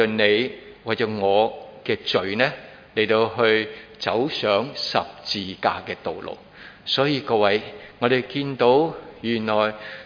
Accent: China; 尤其是我哋中國人咧係好中意咧五福臨門嘅喎

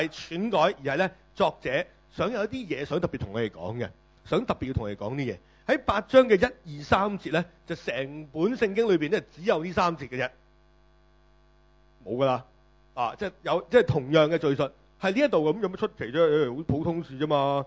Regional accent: China

